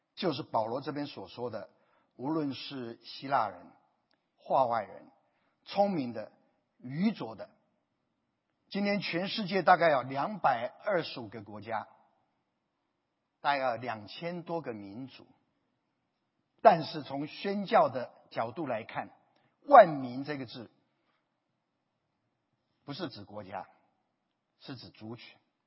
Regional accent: China; now in United States; 同样的，今天我们中国人，我们说血浓于水，这是理所当然，我们对自己的同胞得救都比较关心。

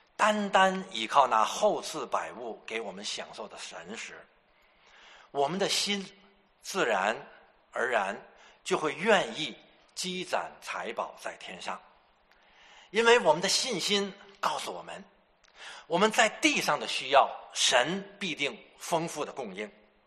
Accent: China; 自然我们中国人的这个传统也是努力的去存钱

